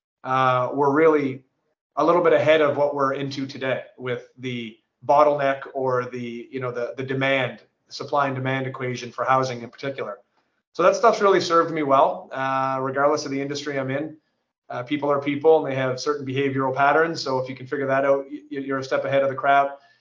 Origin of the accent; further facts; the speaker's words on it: Sambro, Nova Scotia, Canada; I grew up in Sambro, which is a fishing community.